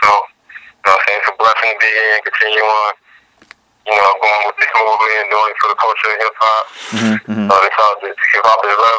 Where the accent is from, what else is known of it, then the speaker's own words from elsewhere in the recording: Virginia, United States; Like I said … I'm from the Eastern Shore, Virginia.